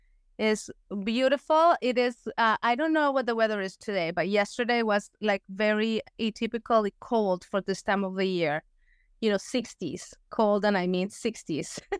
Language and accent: English; Bogotá, Colombia; I'm from Colombia. I'm from Bogota, Colombia. And I would say that in Colombia, there's not like a very strong choral tradition